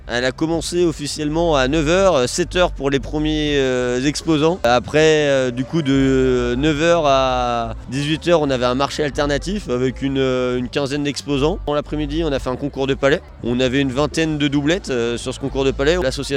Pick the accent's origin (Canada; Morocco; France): France; Maizé; Moi, je viens de Maizé.